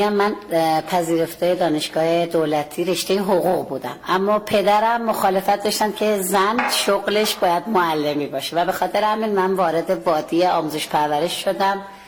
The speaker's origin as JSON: {"language": "Persian", "region": "Isfahan", "country": "Iran"}